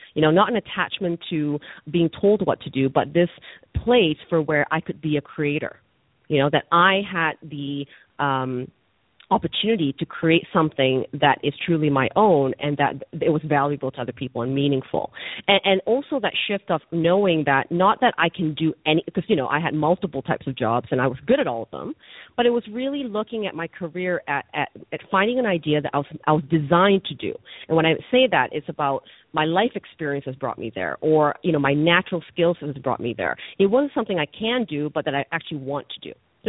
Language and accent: English; Vancouver, British Columbia, Canada; So when I'm from Vancouver, you know, cost of living it's quite expensive there.